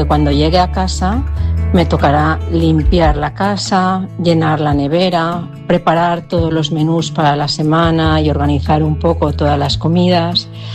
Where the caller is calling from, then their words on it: Valencia, Valencian Community, Spain; de Valencia y esta mañana me he despertado pensando que las vacaciones están a punto de finalizar